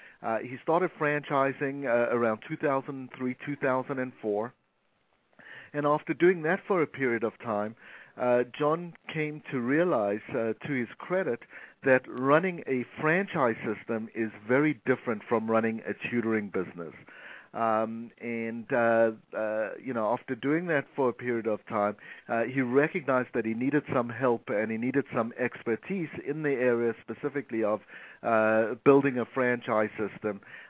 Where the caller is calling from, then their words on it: Toronto, Ontario, Canada; I'm calling from Toronto, Canada.